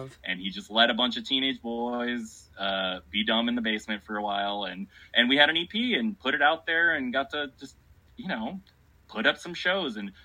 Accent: Minnesota, United States; also born or lived in Ohio / Chicago; now in Portland, United States; I grew up in the Midwest, like any modern Portlander, and I grew up in Minnesota, spent most of my, like, 20s in, I went to school in Ohio, and then lived in Chicago for most of my 20s

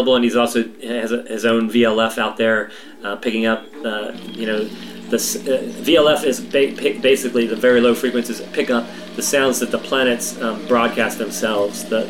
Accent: Baltimore, Maryland, United States; I grew up listening to in Baltimore or outside of Baltimore, listening to WFBR and listening to Baltimore Oriole games at night.

